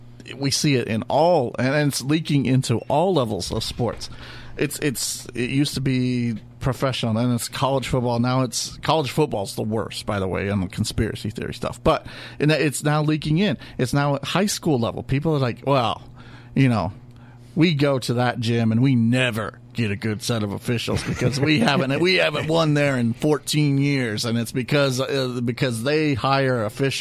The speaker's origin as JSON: {"language": "English", "region": "Iowa", "country": "United States", "said": "Of course, we come to a tournament in Nebraska, and of course they hammer us because we're from Iowa."}